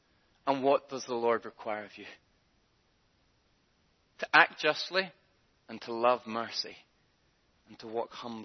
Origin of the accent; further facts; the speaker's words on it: Northern Ireland, United Kingdom; Whenever I left for university at the age of 18, I was obviously coming from Northern Ireland.